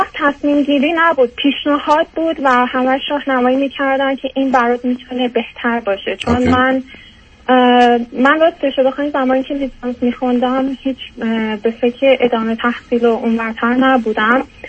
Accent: Iran; moved away as an adult; من 35 سالم هست، ژانویه 2009 از ایران برای ادامه تحصیل اومدم بیرون، به در واقع میشه گفت به درخواست و اصرار پدر مادرم. از یه خانواده 5 نفرم، 2 برادر دارم، من بچه وسط هم،

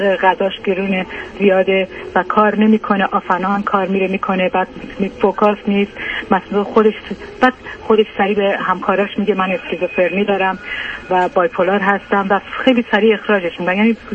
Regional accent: Iran; now in United States; ما از ایران اومدیم آمریکا

